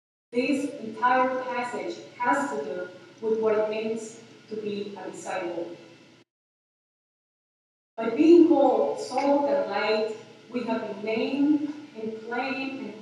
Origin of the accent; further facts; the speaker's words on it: Colombia; English is a second language; moved away as an adult; now in United States; Growing up in Colombia, I didn't know about Mr. Rogers until I was an adult and moved here.